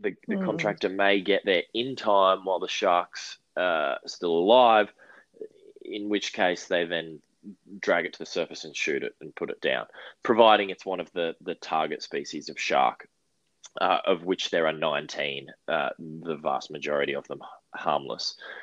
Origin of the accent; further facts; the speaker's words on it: Queensland, Australia; I grew up in Queensland